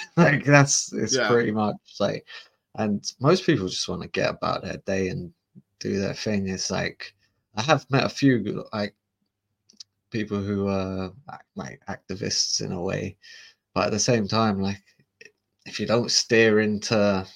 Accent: London, United Kingdom; I grew up in London, and there's not a lot of white folk in London. So it's like I grew up in a big diversity.

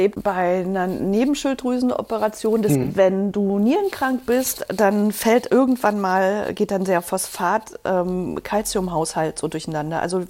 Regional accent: East Germany, Germany; also ich komme aus der DDR und da war Kaffee zum Beispiel was total Besonderes.

